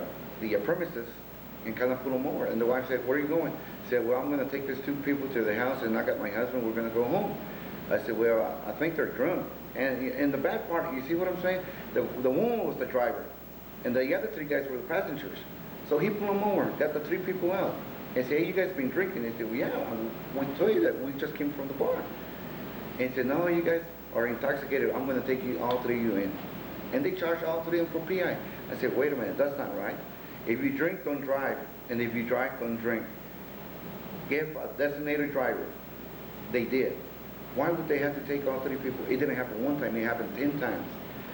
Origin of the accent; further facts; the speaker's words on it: Brownsville, Texas, United States; I was born in Brownsville, Texas in September 11, 1954. I'm 43 years old. I was living in Brownsville all my years until 70 years old.